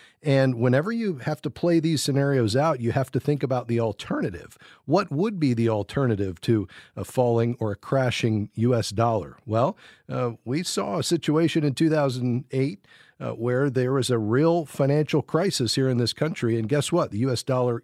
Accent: Fort Lauderdale, Florida, United States; We're going to go to Fort Lauderdale, Florida, my hometown.

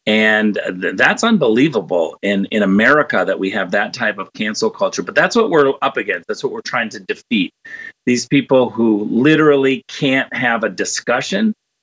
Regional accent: Michigan, United States; I'm from Michigan.

